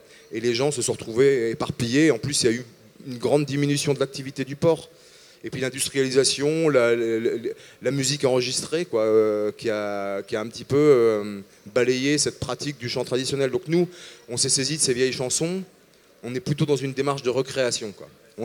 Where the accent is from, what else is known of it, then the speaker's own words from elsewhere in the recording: Boulogne-sur-Mer, Hauts-de-France, France; moi je suis natif de Boulogne-sur-Mer et d'une famille de dockers, de matelots et tout ça.